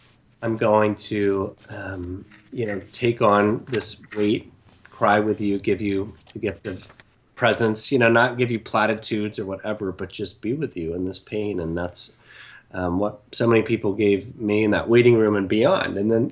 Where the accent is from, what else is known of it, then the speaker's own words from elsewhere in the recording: the South, United States; we grew up in the Bible Belt